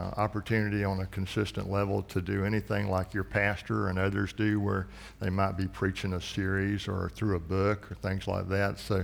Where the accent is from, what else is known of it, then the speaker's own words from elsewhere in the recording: Florida, United States; also born or lived in Texas; growing up in Florida, then spending 3 years in Texas at Southwestern, where the terrain is much like it is here, pine trees and flat.